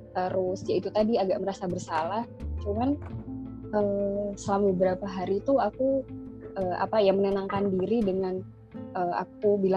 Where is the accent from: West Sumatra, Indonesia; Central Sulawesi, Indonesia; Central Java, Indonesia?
Central Java, Indonesia; Karanganyar; Iya, aku di rumah, aku di Karanganyar, aku masih di rumah sampai sekarang.